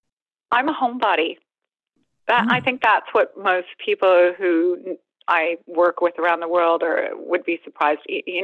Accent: Canada; I love Canada, and I am grateful every single day for the foundation being Canadian gives me.

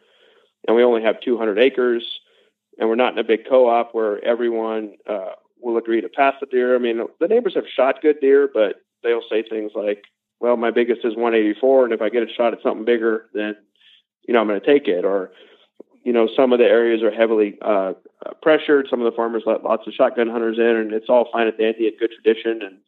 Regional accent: Louisiana, United States; I mean, I grew up in Louisiana hunting public land, not managed land

